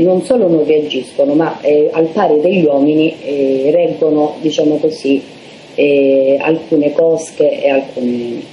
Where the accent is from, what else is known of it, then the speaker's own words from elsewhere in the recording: Calabria, Italy; io mi sono vergognata da calabrese, da donna calabrese